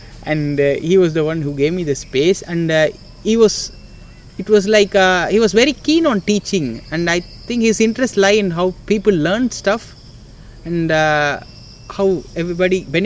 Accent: Chennai, Tamil Nadu, India; I was brought up and raised in Chennai.

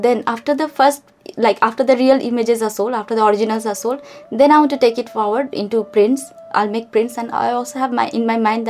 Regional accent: Darjeeling, West Bengal, India; because maybe I grew up in Darjeeling, so a lot of Tibetan culture, you know, monasteries and things happen there.

